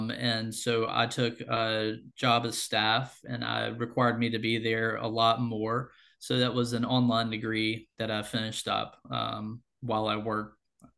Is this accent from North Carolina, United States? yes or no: yes; North Carolina, United States; Sure. So again, I grew up in rural North Carolina. My father was the Johnson County GOP chairman, and he was staff for the North Carolina House as well.